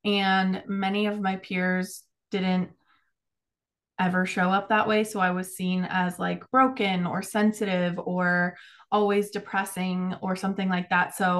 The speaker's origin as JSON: {"language": "English", "region": "Florida", "country": "United States", "tie": "born or raised there", "also_born_or_lived": "Maryland", "said": "So while I was born in Maryland, I usually say that I'm from Florida because I spent most of my life there. But yeah, that's where I was born."}